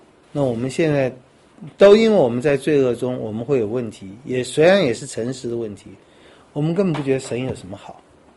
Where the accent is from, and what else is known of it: Taiwan